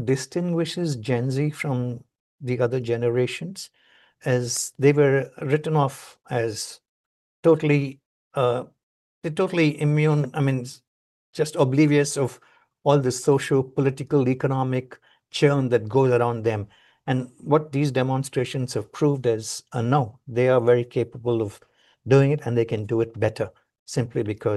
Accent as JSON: {"language": "English", "region": "Tamil Nadu", "country": "India", "tie": "born or raised there", "said": "where I grew up in Tamil Nadu, as a North Indian living in South India"}